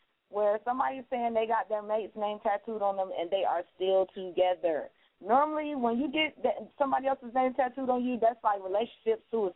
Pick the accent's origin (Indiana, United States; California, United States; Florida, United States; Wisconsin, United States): Florida, United States; Miami; Yeah, just give me the South anyway, since I'm from Miami.